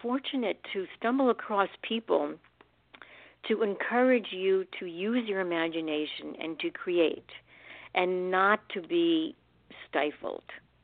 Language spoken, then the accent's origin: English; Newark, New Jersey, United States; And growing up in Newark in New Jersey, I was taking the bus at the age of eight by myself.